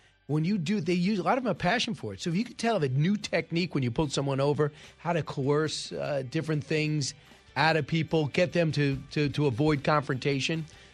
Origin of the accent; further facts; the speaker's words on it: New York, United States; where I grew up on Long Island